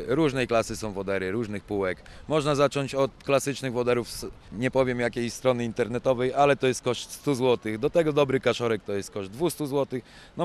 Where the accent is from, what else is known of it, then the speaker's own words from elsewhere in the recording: Warmian-Masurian Voivodeship, Poland; Jak już się przeprowadziłem, bo jestem chłopakiem z Mazur, przeprowadziłem się tutaj nad morze